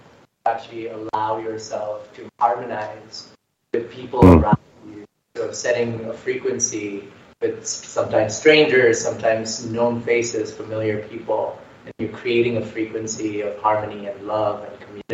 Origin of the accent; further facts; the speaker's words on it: India; and I'm from India.